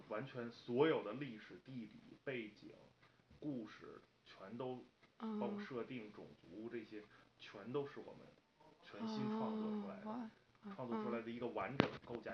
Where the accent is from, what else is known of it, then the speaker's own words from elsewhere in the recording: Beijing, China; 因为我本身我是北京人，我从小在北京生、北京长。